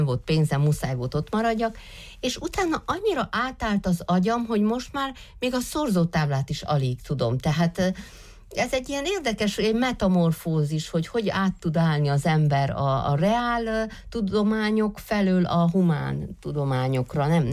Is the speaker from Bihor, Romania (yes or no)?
no; Uileacu Șimleului, Sălaj, Romania; én Szilágysomlyón nevelkedtem, mármint Somlyóújlakon, de Szilágysomlyón jártam iskolába